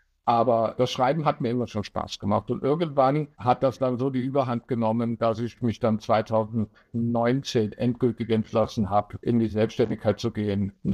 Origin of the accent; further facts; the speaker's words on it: Bitburg, Rhineland-Palatinate, Germany; Ich komme ja aus der Bierstadt Bitburg, und wenn man da im Schatten einer Brauerei aufwächst, dann ist der Bezug zur Brauerei schon eigentlich sehr früh gelegt.